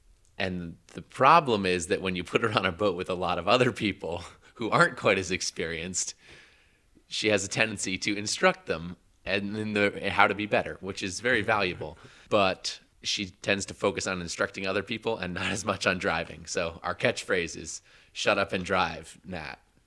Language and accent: English; Massachusetts, United States; I grew up in Massachusetts, and I grew up sailing in the summers